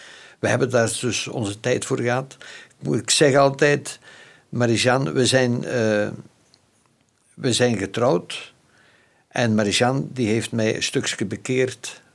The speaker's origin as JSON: {"language": "Dutch", "town": "Koersel", "region": "Limburg", "country": "Belgium", "also_born_or_lived": "Ixelles", "said": "Wij komen uit Koersel."}